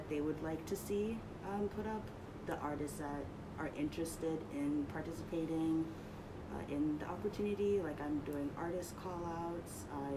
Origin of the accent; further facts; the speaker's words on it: Chicago, Illinois, United States; now in Hartford, United States; I'm from Chicago, I'm from a really big city. Coming to Hartford, and especially as a JSTART student, was a bit hard for me to kind of adjust to things.